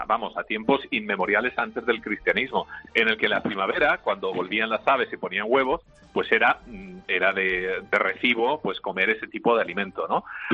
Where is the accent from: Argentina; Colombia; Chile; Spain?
Chile; Cuando era niño en Chile, tampoco hace tantos años